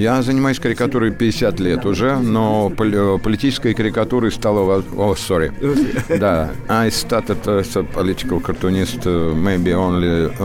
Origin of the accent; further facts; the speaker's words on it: Russia; English is a second language; I am from Russian Federation.